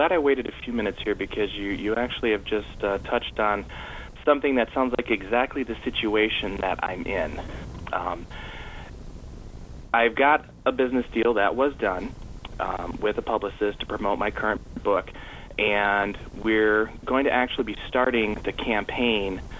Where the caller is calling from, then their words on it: Michigan, United States; from Michigan.